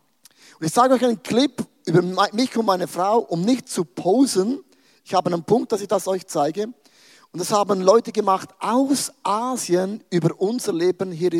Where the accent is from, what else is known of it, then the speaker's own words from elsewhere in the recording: Switzerland; Ich bin ja ein Schweizer. Wir sind neutral.